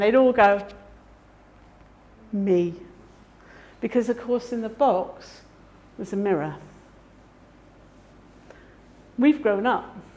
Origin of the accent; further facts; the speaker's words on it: England, United Kingdom; Now, I'm from England